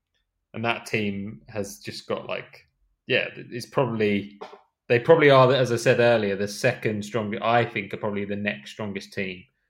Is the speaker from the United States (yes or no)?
no; United Kingdom; Like, I kind of feel like I'm as a British person who's done it, I'm like, yeah, it's kind of cool.